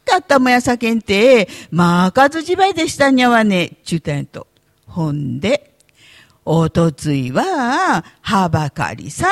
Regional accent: Fukui, Japan; accent: Fukui dialect; これから語るお話は福井のあの勝山市というところに伝わる昔話を、私たちのグループが採話したものを私の福井弁で語ります

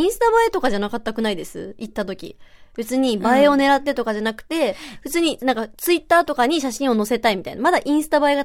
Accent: Fukutsu, Fukuoka, Japan; もう一つは私の地元でもある福津市にある

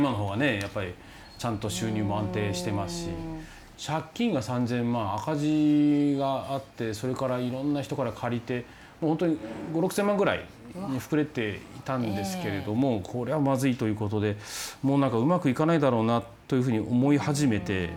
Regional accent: Miyakojima, Okinawa, Japan; はい、そうです。宮古島の出身ですね。

